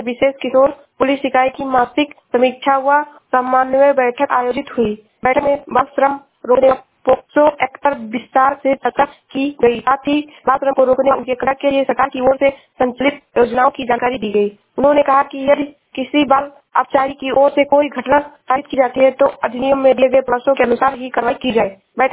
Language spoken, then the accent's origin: Hindi; Shravasti, Uttar Pradesh, India; मैं जिला श्रावस्ती से हूँ।